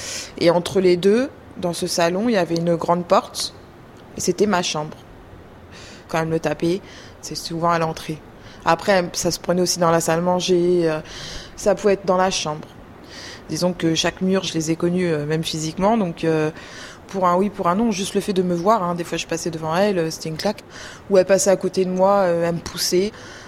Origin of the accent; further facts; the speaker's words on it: Sucy-en-Brie, Île-de-France, France; born there; now in Béarn, France; j'ai 31 ans. Je suis née à Sucy-en-Brie, dans le Val-de-Marne. Et puis maintenant, je suis dans le Béarn. C'est une belle région.